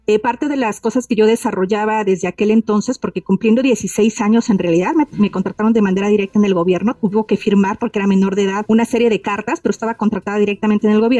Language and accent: Spanish; Mexico; Trabajo para diversas organizaciones a nivel nacional, en mi país, en México, por supuesto, pero también en Latinoamérica.